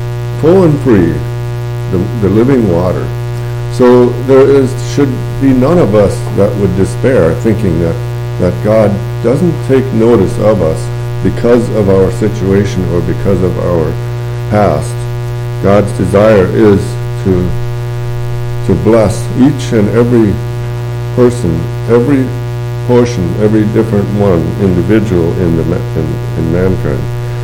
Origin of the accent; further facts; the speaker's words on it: Castle Rock, Washington, United States; As my brother Paul mentioned, I am from Castle Rock, Washington.